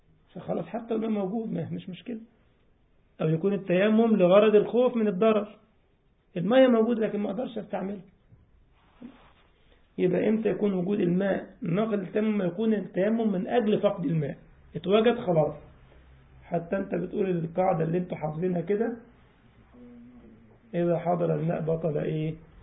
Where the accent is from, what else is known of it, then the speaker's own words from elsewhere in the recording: Egypt; خاف ما ياخدهاش بقى حلوانة في سلوانة زي يقولوا عندنا في مصر